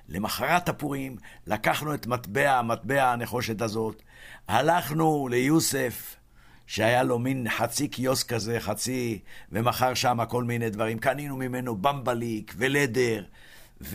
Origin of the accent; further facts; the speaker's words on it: Jerusalem, Jerusalem District, Israel; ירושלים בילדותי הייתה כמו במת תיאטרון.